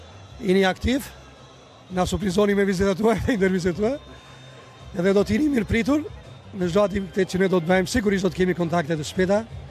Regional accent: Korçë County, Albania; me ne shqiptarët nga Shqipëria, ose më mirë të themi me ne shqiptarët, që shumica shqiptonë jemi pedevoli ose pekorçe.

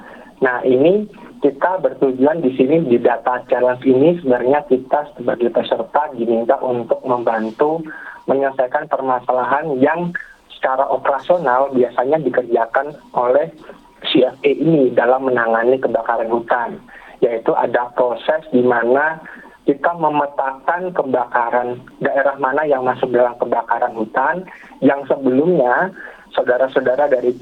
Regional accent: Indonesia; Jadi saya dari Indonesia dan negara lain juga bisa ikut gitu, Bu Sri.

